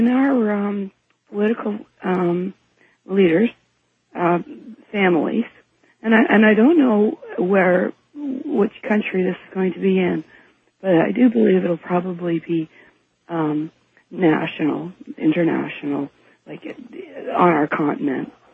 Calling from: Woodbridge, Ontario, Canada; I'm calling from Woodbridge, Ontario, Canada.

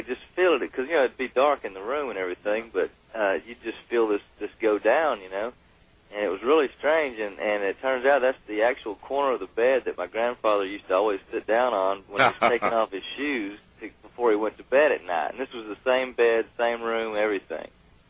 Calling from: Austin, Texas, United States; I'm calling from Austin, Texas on KJFK 98.9 FM.

